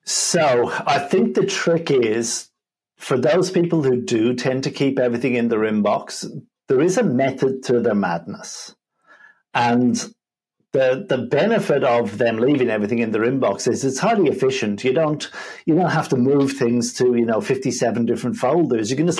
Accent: Dublin, Leinster, Ireland; So I was born in Ireland, in Dublin, and, you know, been raised Catholic Irish.

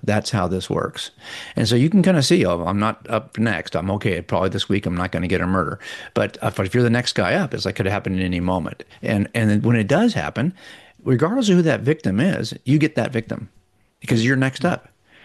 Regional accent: San Pedro, California, United States; so I grew up in San Pedro, which is right next to Palos Verdes. San Pedro is a very kind of multicultural, kind of working class town.

